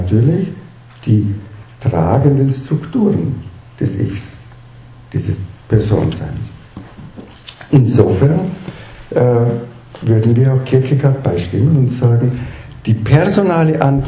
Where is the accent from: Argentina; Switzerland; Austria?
Austria; Vorarlberg; ist vielleicht etwas alemannisch nüchterner gesagt, ich bin Vorarlberger